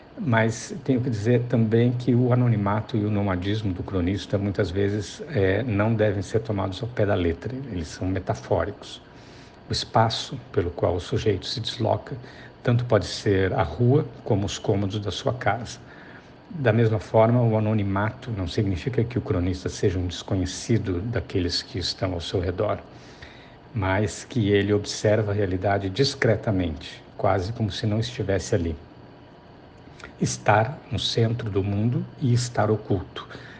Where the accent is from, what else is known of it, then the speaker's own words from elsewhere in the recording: Curitiba, Paraná, Brazil; born there; E existe ainda a minha cidade natal, Curitiba, que está sempre ali, toda hora sendo lembrada e comparada com as outras cidades